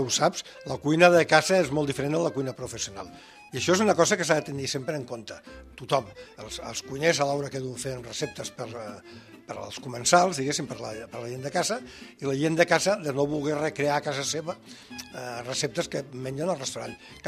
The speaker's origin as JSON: {"language": "Catalan", "town": "Sant Feliu de Guíxols", "region": "Catalonia", "country": "Spain", "tie": "born or raised there", "said": "De l'Empordà, del Baix Empordà. Soc fill de Sant Feliu de Guíxols"}